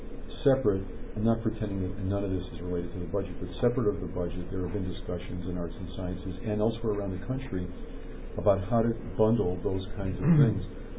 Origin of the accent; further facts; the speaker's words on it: Los Angeles, California, United States; I grew up in Los Angeles and started my college career at UCLA